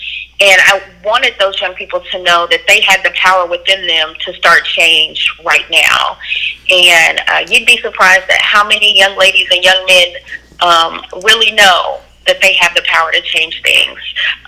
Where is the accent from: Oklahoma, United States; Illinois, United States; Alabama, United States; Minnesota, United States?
Oklahoma, United States; Oklahoma City; So if the projects or the programs actually originated in Oklahoma City, which is my hometown, that's where I'm from.